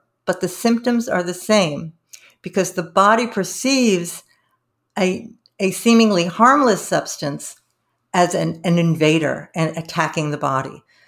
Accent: New York, United States; And I grew up in New York and I had terrible hay fever and allergy to cats.

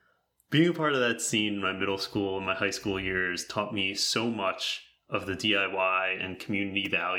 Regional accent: New Jersey, United States; The best part about growing up in the New Jersey ska scene wasn't necessarily going to see bigger shows

